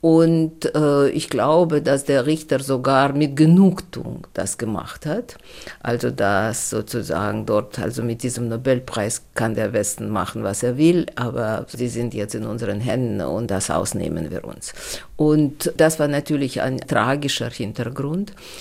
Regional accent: Russia; Und bei uns in Russland dauerte das sehr lange.

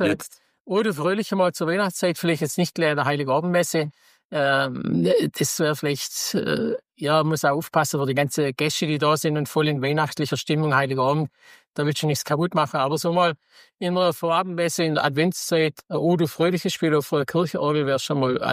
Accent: Baden-Württemberg, Germany; Ja, das ist schon bei uns im Schwabenland.

